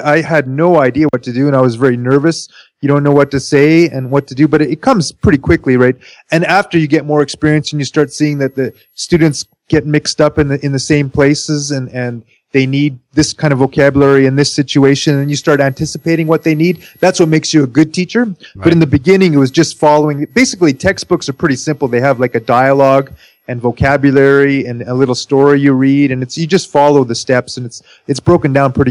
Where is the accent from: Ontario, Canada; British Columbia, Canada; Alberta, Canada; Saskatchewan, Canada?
Alberta, Canada; Calgary; moved away as an adult; now in Japan; I am from Calgary, Canada.